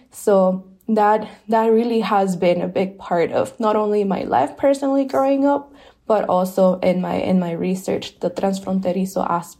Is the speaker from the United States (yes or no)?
yes; San Ysidro, California, United States; I am originally from San Isidro, Tijuana border area, so I stayed local. All my family is still in San Isidro, Tijuana area